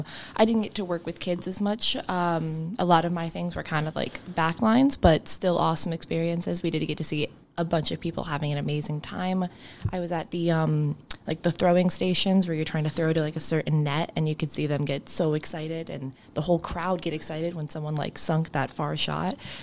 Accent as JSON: {"language": "English", "town": "Ransomville", "region": "New York", "country": "United States", "said": "I'm from Ransomville, New York, which is like 20 minutes from campus."}